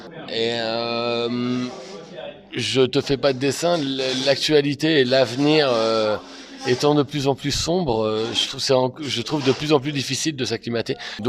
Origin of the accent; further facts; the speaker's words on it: Chinon, Centre-Val de Loire, France; Moi, j'ai grandi en Touraine, donc à Chinon, donc c'est pas loin de la Loire